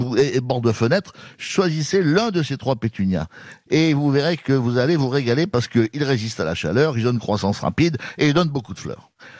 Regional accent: Mazamet, Occitanie, France; born there; Mazamé, c'est ma ville natale.

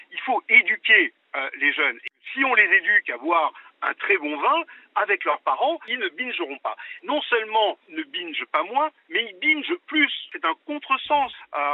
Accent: Nouvelle-Aquitaine, France; je l'invite dans les fêtes de village, chez moi, en Charente

